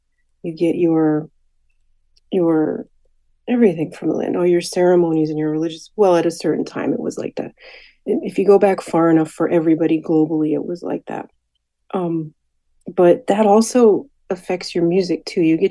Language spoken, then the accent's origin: English; Hartford, Connecticut, United States; Yeah, I was born and raised in Hartford.